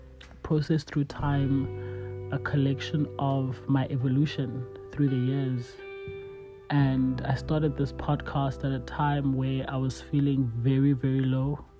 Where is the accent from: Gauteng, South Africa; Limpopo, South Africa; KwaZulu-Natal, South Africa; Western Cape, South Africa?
Western Cape, South Africa; Cape Town; Born and bred in Cape Town. Grew up between Cape Town and the Eastern Cape.